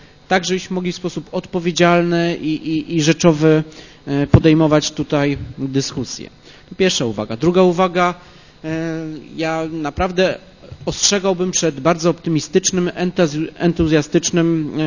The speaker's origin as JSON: {"language": "Polish", "town": "Poznań", "region": "Greater Poland Voivodeship", "country": "Poland", "said": "my poznaniacy"}